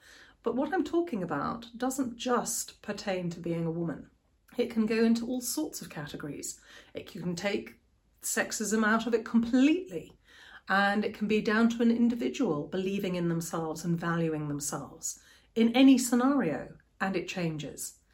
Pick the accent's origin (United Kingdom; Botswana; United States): Botswana; the culture I was brought up in Botswana growing up.